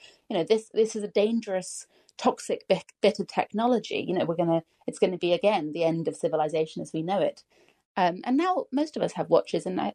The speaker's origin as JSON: {"language": "English", "region": "London", "country": "United Kingdom", "tie": "born or raised there", "said": "I grew up in London, in a city, went to a normal inner city public school"}